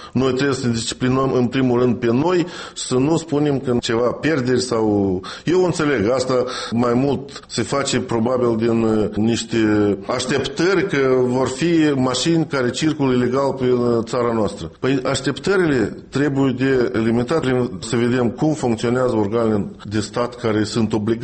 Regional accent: Moldova; noi, ca moldoveni

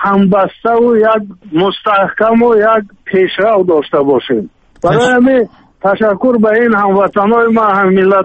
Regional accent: Tajikistan

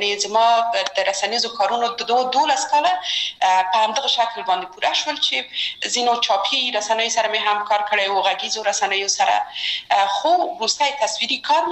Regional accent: Kabul, Afghanistan; یو خو موږ د مکرایانو په ساحه کې لوی شوي وو، هلته زموږ بلدتیا ډېره زیاته وه.

